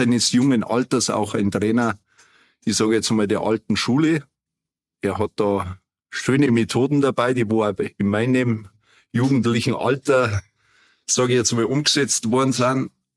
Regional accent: Rosenheim, Bavaria, Germany; also born or lived in Holzkirchen; Ich bin seit meinem 12. Lebensjahr praktisch fest in Rosenheim verwurzelt.

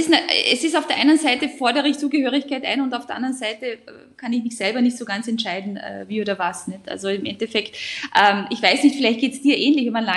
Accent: Carinthia, Austria; Wir sind die meiste Zeit irgendwo halt jemand mit Migrationshintergrund. Es ist ja ganz egal, ob das jetzt Salzburg, Vorarlberg oder eben ich als Kärntner Slowenien ist.

